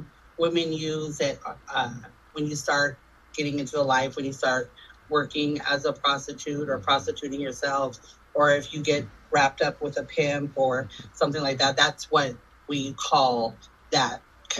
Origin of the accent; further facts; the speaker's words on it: Seattle, Washington, United States; Okay. I grew up in Seattle. I'm from Seattle. I got into the game at a very young age, into the life at a very young age, probably about 12 years old.